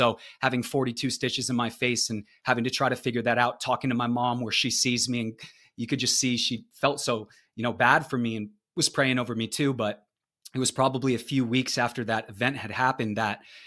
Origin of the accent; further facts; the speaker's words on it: Arizona, United States; I grew up in Arizona. That's still where I live right now.